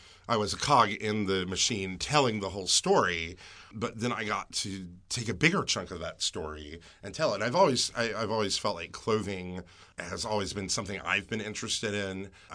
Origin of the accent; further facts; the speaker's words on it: Greensboro, North Carolina, United States; And I'm from North Carolina. I grew up in Greensboro, and my family lives, you know, really an hour and a half from here in Sparta, North Carolina.